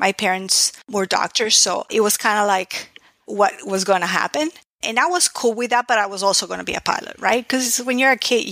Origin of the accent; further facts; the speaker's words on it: Ecuador; now in Miami, United States; Born and raised in Ecuador in South America, but I've lived in Miami, Florida since 29 years. So I'm Floridian at heart.